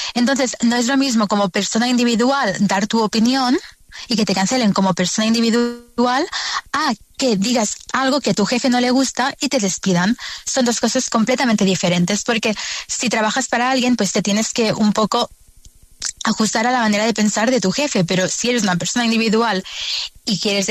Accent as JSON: {"language": "Spanish", "country": "Spain", "said": "a escoger a la gente de España, porque es mi país, es nuestro país. Y deberíamos tener la prioridad como españoles."}